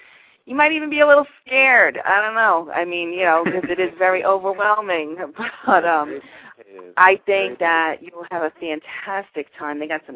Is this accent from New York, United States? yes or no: yes; New York, United States; I'm from New York, so I can really say what I want to say